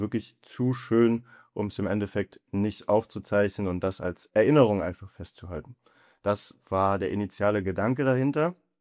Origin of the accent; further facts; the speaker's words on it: Germany; ich komme aus Deutschland und wohne an der luxemburgisch-französischen Grenze hier im Saarland